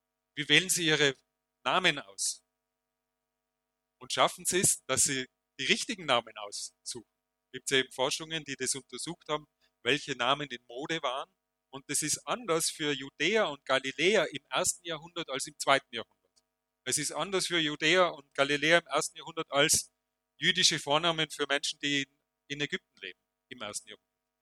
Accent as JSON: {"language": "German", "region": "Tyrol", "country": "Austria", "said": "Dann sage ich, aus dem Bezirk Reutte, Ausserfern. Ah, interessant, woher? Dann denke ich mir jetzt. Hat das jetzt einen Sinn? Dann habe ich gesagt, ich bin aus Bärwang, einem kleinen Ort."}